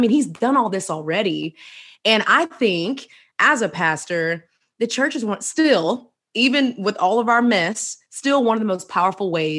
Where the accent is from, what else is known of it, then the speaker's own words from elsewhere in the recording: Houston, Texas, United States; now in Atlanta, United States; I'm originally from Houston, Texas. I always have to say that.